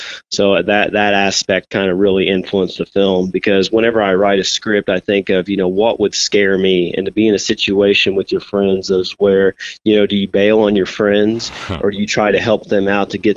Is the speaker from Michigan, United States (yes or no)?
yes; Sumner, Michigan, United States; you're originally from Hudsonville and I'm from Sumner, which is like probably about 30 minutes apart from each other.